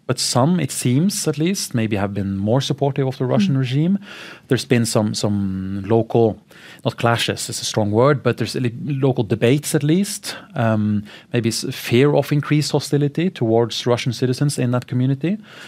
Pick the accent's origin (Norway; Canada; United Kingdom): Norway; Bodø, Nordland; I'm not from Kirkenes, I'm from Bodø, which people in Kirkenes would call in the south. I mean, Bodø is still an Arctic city.